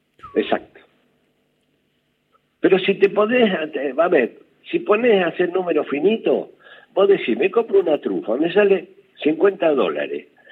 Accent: Bahía Blanca, Buenos Aires Province, Argentina; also born or lived in Chile; Yo nací en Chile. Mi padre era pastor evangélico y se vino a Bahía Blanca en el año 50 y algo. Ajá. 58. Y bueno, yo hice toda mi primaria en Bahía Blanca

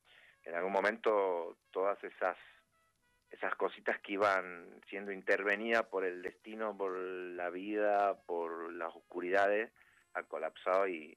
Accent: Santiago del Estero, Argentina; Yo soy de Santiago del Estero.

